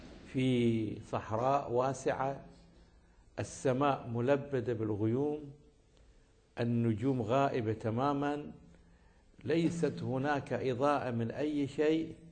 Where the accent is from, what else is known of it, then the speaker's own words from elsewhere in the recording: Iraq; أيام زمان كان هناك في عندنا في العراق ناس يعني أطفال متأثرين ببعض الكلمات الجوفاء